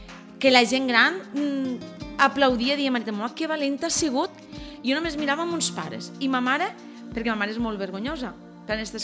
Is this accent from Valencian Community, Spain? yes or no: no; Deltebre, Catalonia, Spain; Claro, jo soc de Deltebre, perdó que no ho hem dit.